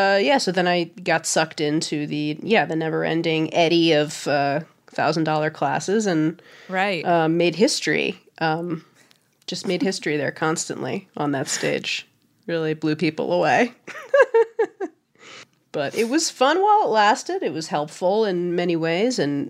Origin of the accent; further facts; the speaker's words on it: New York, United States; And then kind of came back to New York where I'm from. I'm from New York